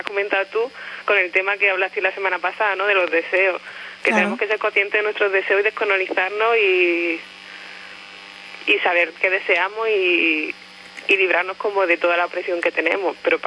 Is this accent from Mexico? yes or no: no; Andalusia, Spain; porque yo soy de Jaén, de un pueblecito que se celebra la noche de brujas